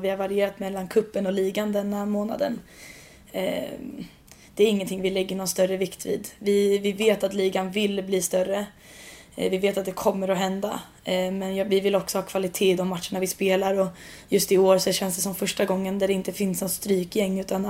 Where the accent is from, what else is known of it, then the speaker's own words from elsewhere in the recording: Sweden; moved away; trots att jag bara varit här i 2 år och jag kommer från Sverige då.